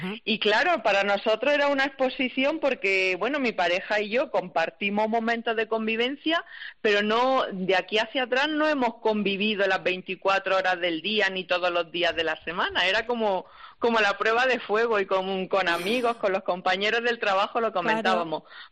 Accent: Cazorla, Andalusia, Spain; mi trabajo está en Almería, yo soy de Cazorla, en Jaén

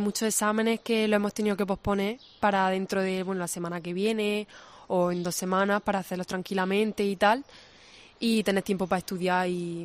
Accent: Almería, Andalusia, Spain; Yo es que soy de Almería

